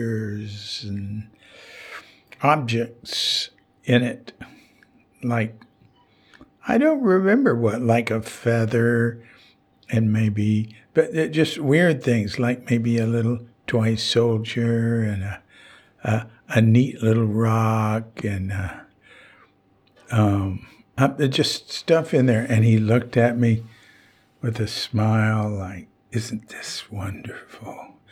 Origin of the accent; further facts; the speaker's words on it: Fort Worth, Texas, United States; not far from where I was, where I'm from. I'm from Fort Worth.